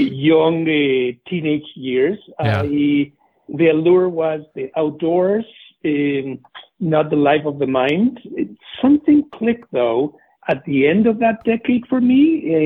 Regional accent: Mexico City, Mexico; English is a second language; I am a native of the Mexico City. I grew up in the 60s and 70s, part of a small immigrant enclave, Eastern European Jews from Belarus, Ukraine, Poland, Russia

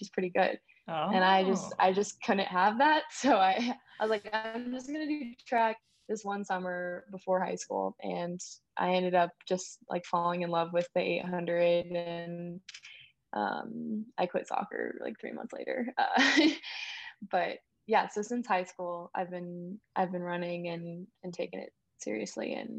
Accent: Phoenix, Arizona, United States; also born or lived in Indiana; I was born in Indiana, and my dad was military, so we moved out to Phoenix

